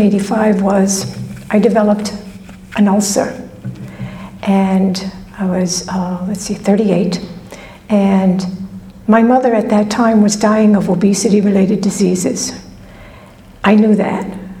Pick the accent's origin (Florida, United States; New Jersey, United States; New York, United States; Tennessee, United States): New York, United States; Queens; born there; I was born in Queens, New York, to a woman who had five children by five different men and never married anyone.